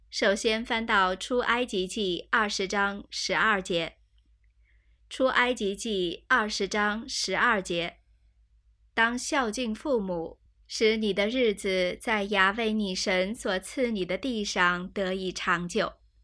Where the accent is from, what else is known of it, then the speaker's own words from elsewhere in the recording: China; 我们中国人讲究知恩图报，饮水思源，受人滴水之恩，当以涌泉相报。